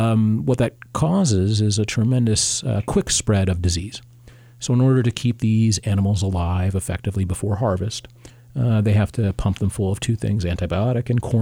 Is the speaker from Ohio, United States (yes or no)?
yes; Ohio, United States; I want to look at what happened in my previous home, Central Ohio. I grew up in Central Ohio for the most part.